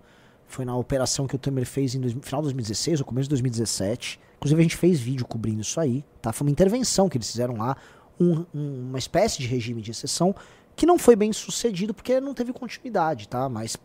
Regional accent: Brazil; nós temos que resgatar o que é essencial e sensacional no Brasil. Senão, nós sequer somos brasileiros.

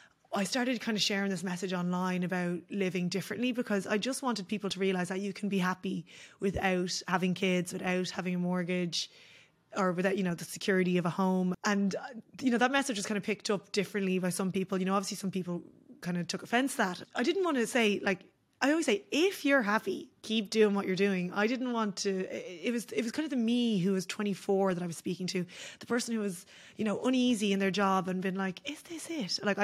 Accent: Ireland; You know, like I'd never seen anything besides the way I grew up in Ireland.

